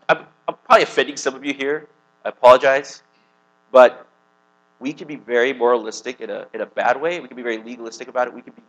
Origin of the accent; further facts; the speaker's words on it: United States; Well, I'm American, so I'll say I have this problem.